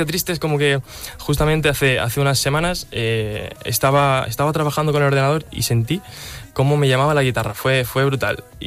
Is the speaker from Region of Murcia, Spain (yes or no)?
yes; Murcia, Region of Murcia, Spain; now in Madrid, Spain; Vivo en Madrid, desde hace un año estoy aquí. Salí de Murcia, pues ya te digo, hace un añito y en búsqueda de nuevas oportunidades